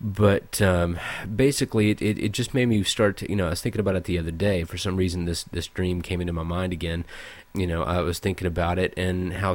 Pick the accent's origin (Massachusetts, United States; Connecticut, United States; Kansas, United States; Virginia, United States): Virginia, United States; I'm from Virginia. There's, you know, a good amount of mountains that way.